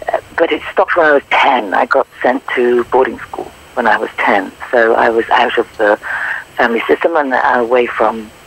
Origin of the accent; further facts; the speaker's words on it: England, United Kingdom; born there; Well, I was born in England, as you can hear from my accent, I'm sure, and we're a very large family, six children